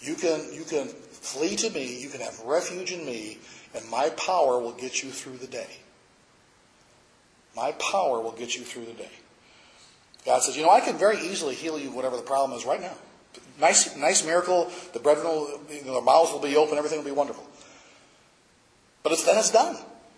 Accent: Michigan, United States; Michigan. We're familiar with boats. We've got plenty of water all around us. I remember as a kid growing up on Lake St. Clair

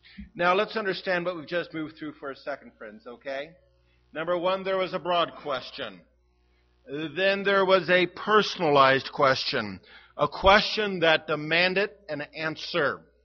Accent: California, United States; I'm from Southern California. This is how we live all year long.

